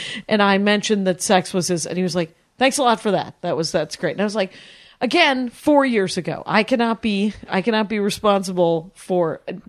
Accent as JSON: {"language": "English", "town": "Milwaukee", "region": "Wisconsin", "country": "United States", "said": "Hi, I'm from Milwaukee."}